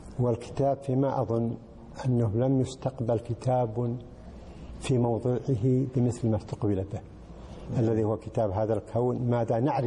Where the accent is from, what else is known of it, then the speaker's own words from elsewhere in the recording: Al-Ahsa, Eastern Province, Saudi Arabia; فلما أنهيت المرحلة الثانوية في بلدي الأحساء